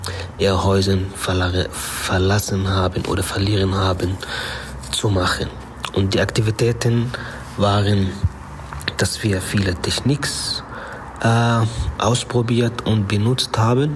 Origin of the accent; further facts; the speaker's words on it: Gaza Strip, Palestine; moved away; ich komme aus Palästina, aus Gazastreifen.